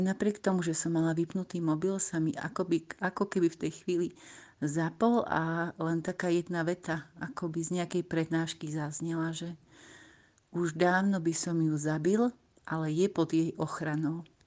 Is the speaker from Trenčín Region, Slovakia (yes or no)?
no; Hertník, Prešov Region, Slovakia; pochádzam z dedinky Hertník, to je v okrese Bardejov